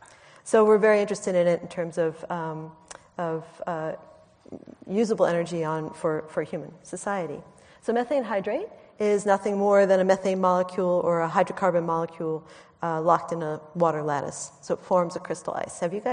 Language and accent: English; United States; You can tell I'm American, right?